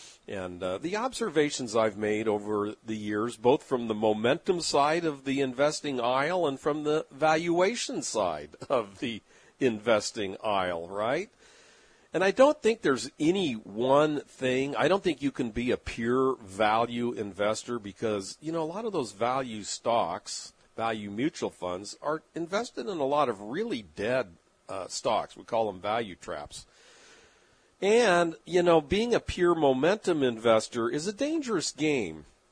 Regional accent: San Diego, California, United States; I was a big fan growing up in San Diego of the San Diego Chargers and Air Coryell.

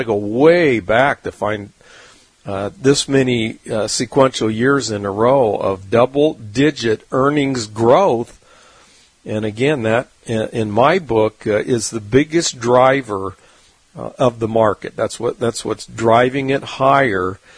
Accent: San Diego, California, United States; We fought it ever since, you know, growing up in San Diego.

